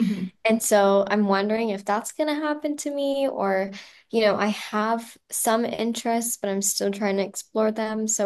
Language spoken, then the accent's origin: English; Phoenix, Arizona, United States; I'm originally from Phoenix, so just 2 hours away, but I went here for undergrad.